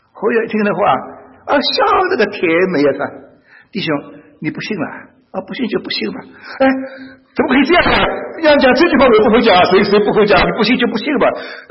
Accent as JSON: {"language": "Chinese", "country": "China", "said": "我们中国人有没有好处啊？有。"}